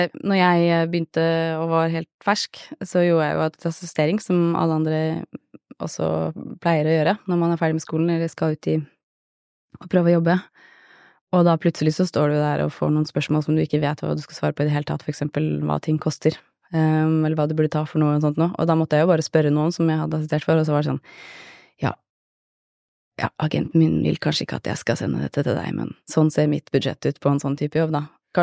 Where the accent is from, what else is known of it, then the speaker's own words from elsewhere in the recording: Kragerø, Vestfold og Telemark, Norway; Så begynte jeg å jobbe i fotobutikk i Kragerø, der jeg vokste opp